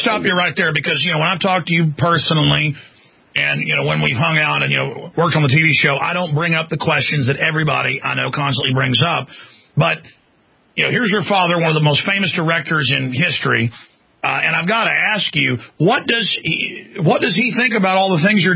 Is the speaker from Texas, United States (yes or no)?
yes; Dallas, Texas, United States; things I've personally witnessed growing up in Dallas and then also Bohemian Grove, so experiences I've had.